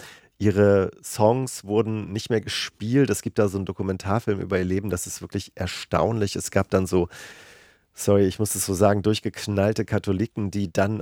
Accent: Hamburg area, Germany; Also ich bin ja in der Nähe von Hamburg zur Schule gegangen.

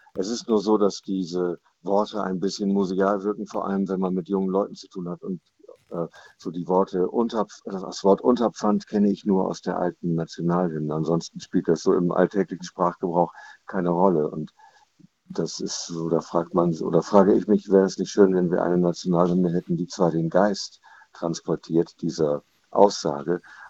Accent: Bremen, Germany; meiner Arbeit mit Jugendlichen in Brennpunktschulen in meiner Heimatstadt Bremen

